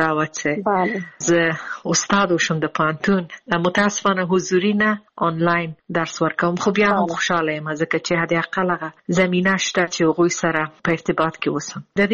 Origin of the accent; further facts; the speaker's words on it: Afghanistan; دا چې زه د افغانستان باندې یم زه ورځې شمیرم چې زه بیرته کله خپل ملک ته ځم او بیرته خپل ټاټوبی خپل خلکو سره